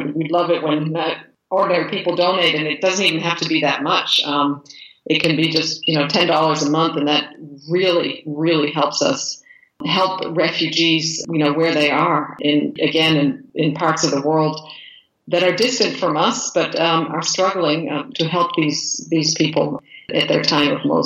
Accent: United States; You know, I'm always so encouraged when I go back home. I'm American

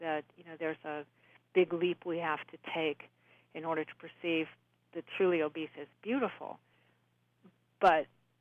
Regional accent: Midwest, United States; Well, I'm a Midwesterner. I started in Cleveland. I worked in Boston and New York.

